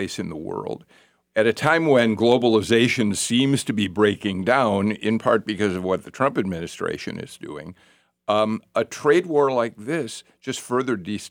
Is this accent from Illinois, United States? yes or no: yes; Chicago, Illinois, United States; I grew up, I've said this too many times, I grew up in Chicago. I used to travel on the tollway from Chicago to New York.